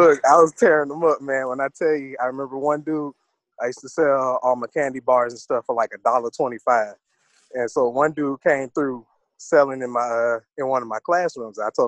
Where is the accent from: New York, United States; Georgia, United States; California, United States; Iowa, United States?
Georgia, United States; Hogansville; I'm from Georgia, man. Different parts, though. Like, I moved around a lot when I was growing up. But really, mainly, like, my cousins and them, they'll tell you I'm from Hogansville, small country town.